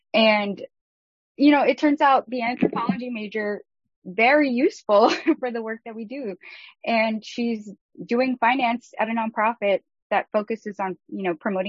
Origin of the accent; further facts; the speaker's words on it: Los Angeles, California, United States; So I grew up in South Central LA, very under-resourced